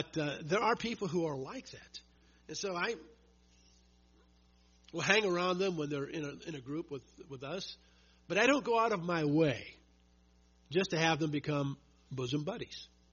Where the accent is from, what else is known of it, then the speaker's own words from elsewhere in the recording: St. Louis, Missouri, United States; I grew up in St. Louis.